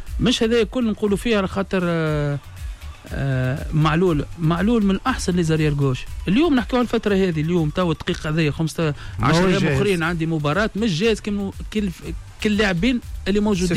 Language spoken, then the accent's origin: Arabic; Tunisia; انا المشكله اللي عندنا في تونس ما نعرفوش صراحه